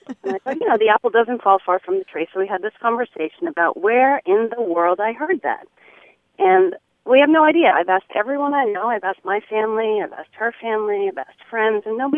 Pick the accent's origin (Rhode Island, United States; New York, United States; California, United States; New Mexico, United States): Rhode Island, United States; Newport; Newport, Rhode Island.